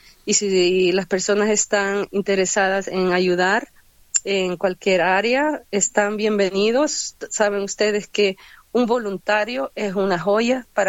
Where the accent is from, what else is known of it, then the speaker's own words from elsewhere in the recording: El Salvador; viene de El Salvador, de donde soy yo